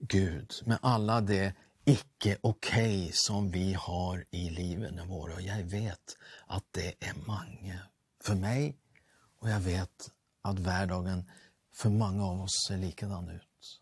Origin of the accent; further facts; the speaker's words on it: Sweden; Och jag är ju svensk